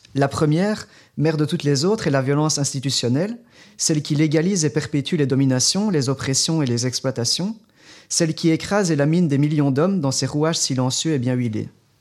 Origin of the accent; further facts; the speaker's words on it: Belgium; on est belge francophone, donc on a un petit peu ce biais d'être tout le temps centré sur la France